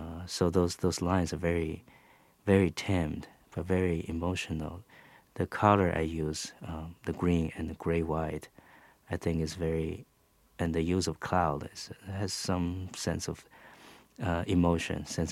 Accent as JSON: {"language": "English", "country": "Taiwan", "tie": "born or raised there", "said": "I grew up in Taiwan."}